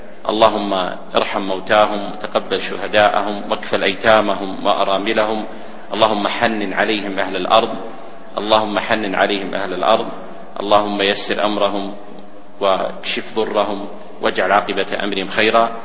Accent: Saudi Arabia; بلادنا المملكة العربية السعودية

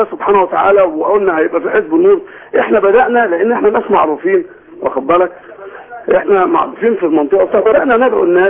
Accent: Shubra, Cairo Governorate, Egypt; وقلت له انا من شبرا

